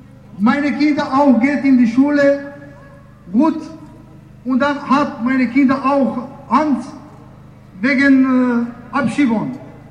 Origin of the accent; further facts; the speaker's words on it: Serbia; German is a second language; Ich komme auch aus Serbien. Meine Eltern sind kosovarische.